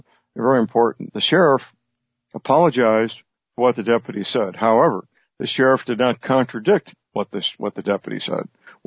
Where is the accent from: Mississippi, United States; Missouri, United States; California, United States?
Missouri, United States; St. Louis; There was a incident publicized in St. Louis, Missouri, my hometown.